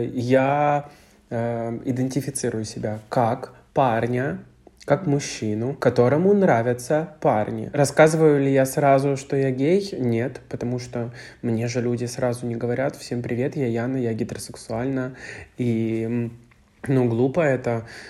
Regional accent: Ukraine; now in Warsaw, Poland; я живу в Варшаве. Я с Украины, и мне 22 года. И я гей.

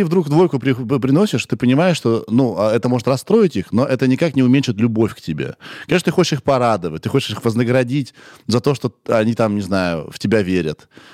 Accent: Kirov, Kirov Oblast, Russia; now in Moscow, Russia; Я из Кирова. Такой маленький город, 1000 километров от Москвы.

